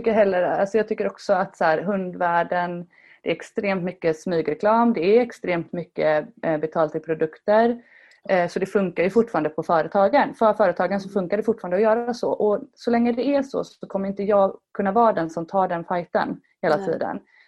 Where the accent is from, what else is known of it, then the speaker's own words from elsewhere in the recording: Sweden; Alltså jag är ju väldigt svensk kanske på det sättet.